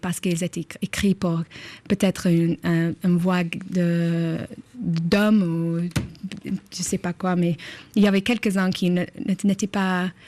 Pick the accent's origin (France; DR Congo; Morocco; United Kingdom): United Kingdom; England; French is a second language; mais aussi en Angleterre et le monde anglo-saxon, parce que je suis anglaise.